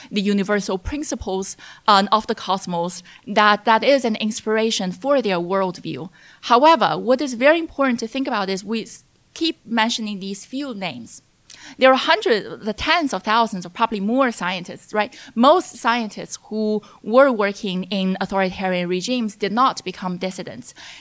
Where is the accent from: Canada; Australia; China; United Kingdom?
China; when I was growing up in China as a young child